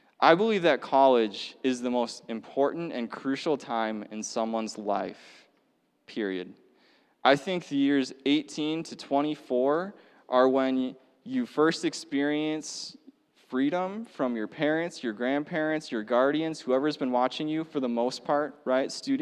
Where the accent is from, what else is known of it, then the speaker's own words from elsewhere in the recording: Minnesota, United States; Awesome. Okay, see, I am a Minnesota boy, okay? I'm just going to be honest with you guys, all right? I grew up in Minnesota. I'm northern, like, Twin Cities, like, suburbs, all right?